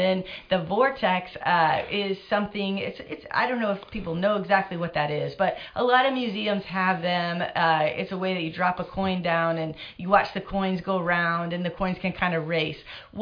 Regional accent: St. Louis, Missouri, United States; and I'm from St. Louis, Missouri, so I was 12 years old when the Magic House started in St. Louis

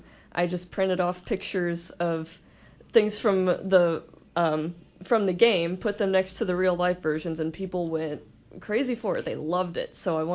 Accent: Pittsfield, Illinois, United States; I'm from the Pittsfield area, and I've been involved with the Pike County Historical Society and the New Philadelphia Association

